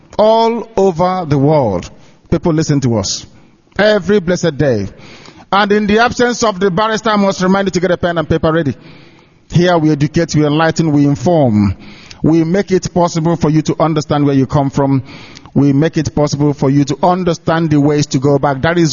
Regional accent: Isiama Afarauku, Abia, Nigeria; I come from Isiama Afarauku in Ibeku. That's where I come from.

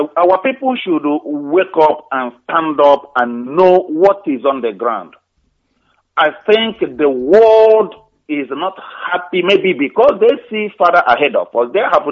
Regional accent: Agwata, Anambra, Nigeria; now in Nottingham, United Kingdom; I'm from Agwata in Biafra land, Anambra State.

